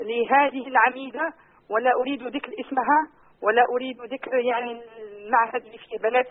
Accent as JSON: {"language": "Arabic", "country": "Algeria", "lives_now": "Egypt", "said": "أنا أختي يعني من الجزائر"}